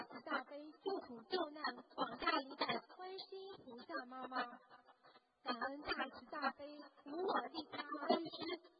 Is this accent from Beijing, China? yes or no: no; Sichuan, China; 我来自四川绵山